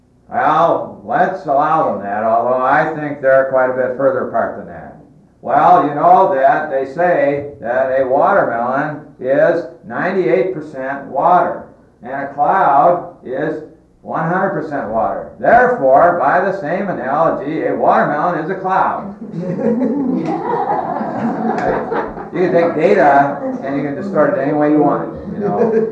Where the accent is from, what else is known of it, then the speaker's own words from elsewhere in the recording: Michigan, United States; also born or lived in Minnesota; but I lived in Minnesota and I grew up in Michigan, so I know of what I speak.